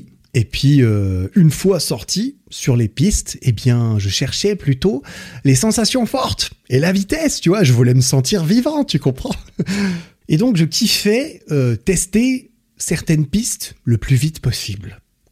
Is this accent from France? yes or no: no; Switzerland; Vois-tu, je suis suisse, comme je l'ai dit, j'ai toujours habité à moins d'une heure des pistes